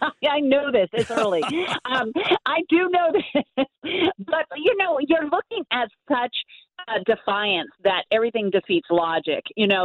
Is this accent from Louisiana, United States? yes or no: no; California, United States; When I grew up in California, people flocked here for our education.